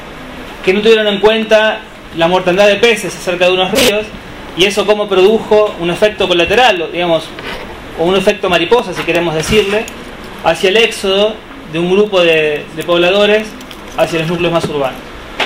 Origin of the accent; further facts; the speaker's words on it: Argentina; él es Leonardo. Somos politólogos argentinos de la Universidad de Buenos Aires.